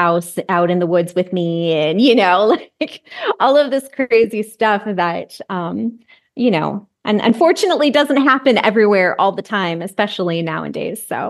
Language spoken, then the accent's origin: English; Michigan, United States; I grew up in Mid, Michigan. So very much a middle class, I used to think incredibly boring family.